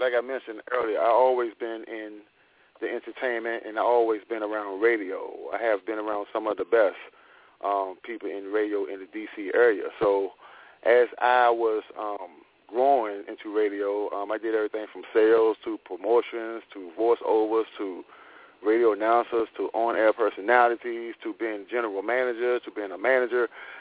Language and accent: English; Washington, District of Columbia, United States; I am originally from Washington, D.C.